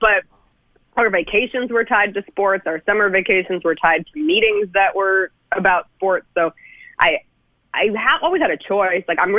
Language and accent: English; Denver, Colorado, United States; now in Tennessee, United States; I grew up in Denver, so I'm a Broncos fan